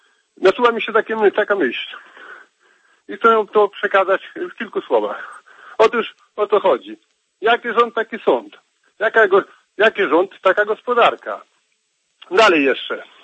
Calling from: Podlaskie Voivodeship, Poland; z Podlaskiego.

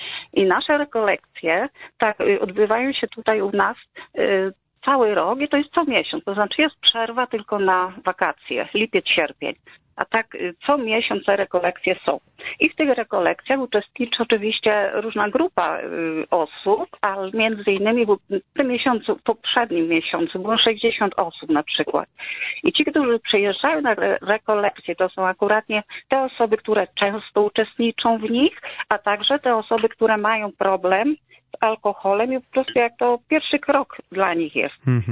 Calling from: Przemyśl, Subcarpathian Voivodeship, Poland; A dzwonię z Przemyśla.

